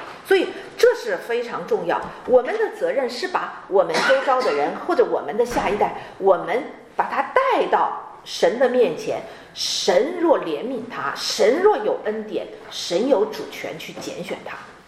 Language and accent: Chinese; China; 为什么神会跟这些人立约，为什么不跟我们中国人立约？